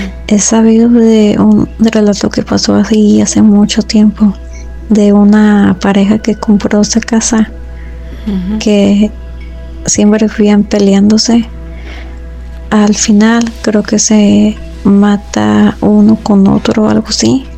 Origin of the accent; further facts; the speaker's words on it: Michoacán, Mexico; now in Texas, United States; La vez pasada no les comenté de dónde soy. Soy de Michoacán, aunque ahorita nos encontramos aquí en Texas.